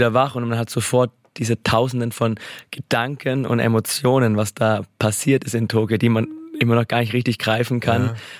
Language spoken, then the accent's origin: German; Moosburg, Bavaria, Germany; Gerade in meiner Heimatstadt Moosberg, in meiner alten Grundschule.